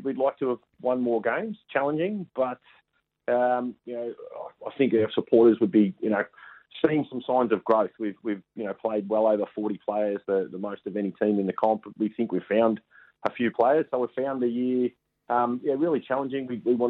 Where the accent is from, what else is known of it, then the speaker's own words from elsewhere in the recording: Melbourne, Victoria, Australia; When I'm growing up in Melbourne